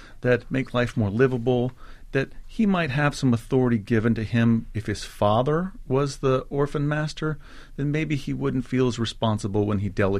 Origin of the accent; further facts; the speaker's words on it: United States; As an American, it used to be impossible to go, and then it was very difficult.